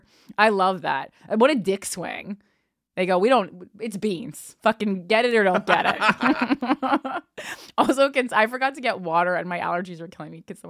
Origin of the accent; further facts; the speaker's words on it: New Jersey, United States; I would stand up and put my hand over my heart in my bedroom growing up in New Jersey.